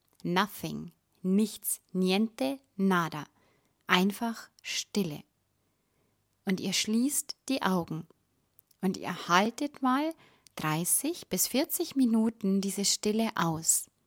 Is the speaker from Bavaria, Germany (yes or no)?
yes; Bavaria, Germany; Wirklich Mucksmeiselstaat, sagt man bei uns im Bayerischen Wald.